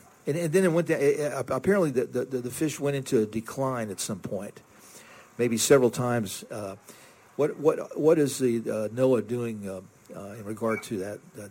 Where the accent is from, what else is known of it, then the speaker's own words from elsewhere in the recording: Fort Lauderdale, Florida, United States; You know, I'm a native Floridian. I grew up in Fort Lauderdale